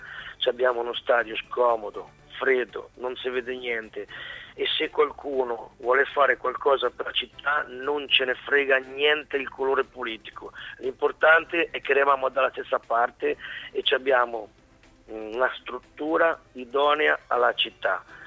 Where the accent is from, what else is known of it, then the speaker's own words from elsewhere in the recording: Abruzzo, Italy; Io sono del Colle Marino.